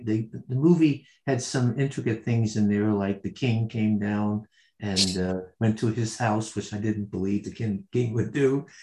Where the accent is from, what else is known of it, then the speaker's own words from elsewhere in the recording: New York, United States; when growing up in New York there, you know, you could only kick the can on the street.